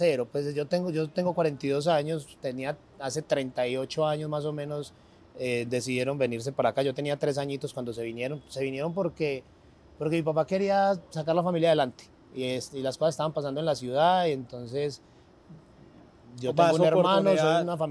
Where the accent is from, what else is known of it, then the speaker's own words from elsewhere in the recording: Nariño, Antioquia, Colombia; yo soy de Nariño, Antioquia. Yo nací en Nariño, Antioquia, un pueblo de acá de Medellín que queda como de acá de Antioquia.